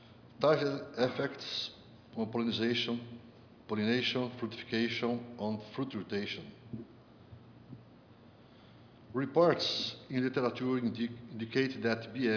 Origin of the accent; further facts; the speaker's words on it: Brazil; from Brazil, University of São Paulo.